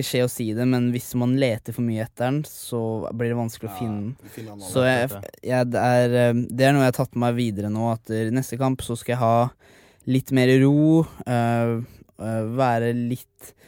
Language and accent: Norwegian; Sarpsborg, Østfold, Norway; jeg kommer fra Greåker, fra Sarpsborg liksom. Jeg kommer fra et skikkelig hardcore sted, fra Serp